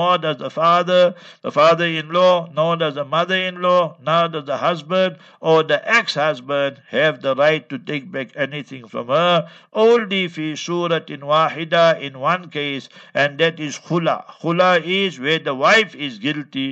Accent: Gauteng, South Africa; I am from Transvaal, old Transvaal, Gauteng, and she is from KwaZulu-Natal.

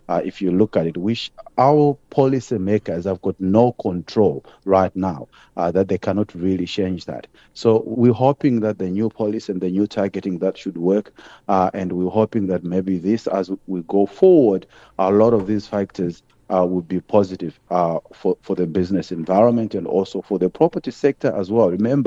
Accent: South Africa; we as South African consumers, we've been through a lot

